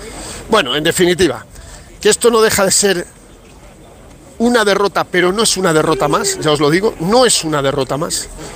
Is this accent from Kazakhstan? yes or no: yes; Kazakhstan; Pueblo, que es el sitio más bonito que hay en el mundo. Estamos a 200 kilómetros de la frontera con China. Esto es efectivamente Kazajistán.